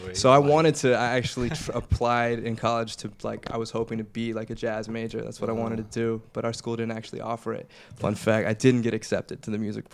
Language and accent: English; Fontana, California, United States; now in Los Angeles, United States; I'm from Fontana, based in LA.